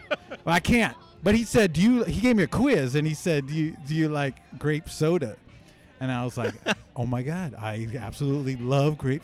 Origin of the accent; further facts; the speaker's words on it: Castro Valley, California, United States; born there; Even though I was born in Castro Valley, they, you know, still the ancestry.